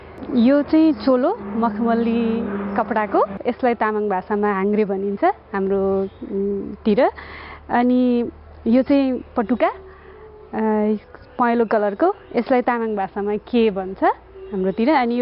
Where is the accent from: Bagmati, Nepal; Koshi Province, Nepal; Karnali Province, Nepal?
Bagmati, Nepal; Kavre; हाम्रो मेरो घर चाहिँ काभ्रे हो